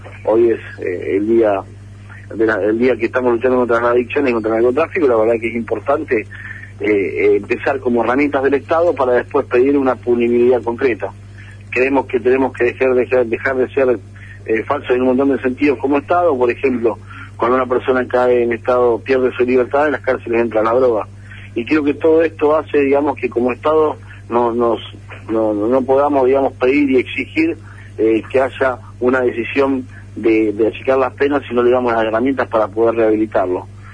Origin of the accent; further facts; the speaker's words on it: Santa Fe, Argentina; tenemos que dar el ejemplo como santafesinos